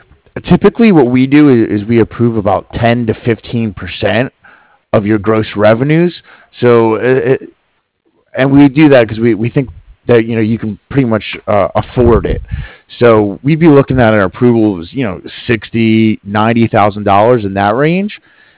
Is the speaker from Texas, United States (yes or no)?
no; Culpeper, Virginia, United States; born there; Yeah, I was born up in Culpeper. You probably don't even know where that is, but it's out in the sticks.